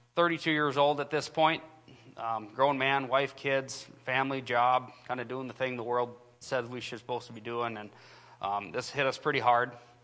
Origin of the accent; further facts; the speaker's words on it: Brainerd, Minnesota, United States; We grew up in the Brainerd Lakes area here. We attended Brainerd High School.